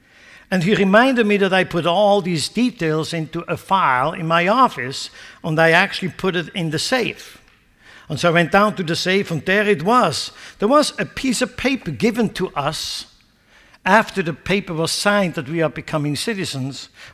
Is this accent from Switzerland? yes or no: yes; Switzerland; now in United States; I was born and raised in Switzerland, so my wife as well. And one day we decided to come here to the United States, not knowing what God had planned.